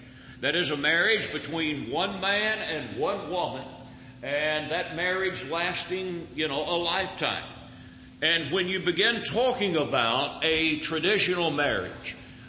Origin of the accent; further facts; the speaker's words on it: Louisville, Kentucky, United States; also born or lived in Berea; now in Kansas City, United States; I'm originally from Kentucky. I am. I was born in Berea, Kentucky. Grew up mostly in the Louisville, Kentucky area.